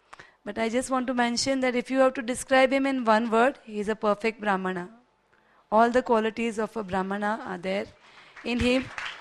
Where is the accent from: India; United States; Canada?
India; Karnataka; I remember growing up in Karnataka.